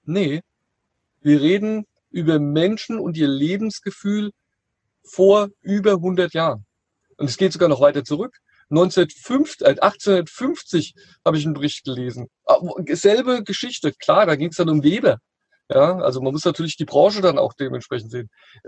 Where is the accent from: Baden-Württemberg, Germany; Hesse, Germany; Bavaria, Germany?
Hesse, Germany; Also ich komme ja hier aus der Nähe von Frankfurt